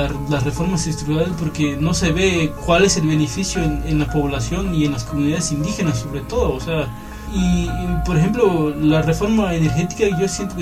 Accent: Oxchuc, Chiapas, Mexico; soy originario de Ochuc, Chiapas.

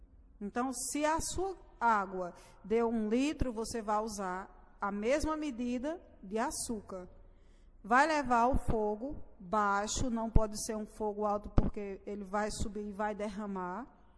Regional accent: Northeast Region, Brazil; como nós nordestinos da região conhecemos.

